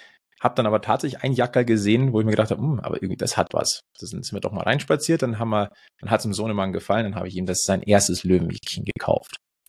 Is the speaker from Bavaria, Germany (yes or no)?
yes; Munich, Bavaria, Germany; das ist halt der Tourismus-Hotspot Münchens, und da gehe ich doch jetzt als Münchner rein.